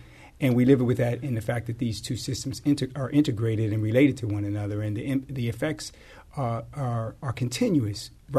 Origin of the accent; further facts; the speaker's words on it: Chicago, Illinois, United States; now in St. Louis, United States; I am not. I am from Chicago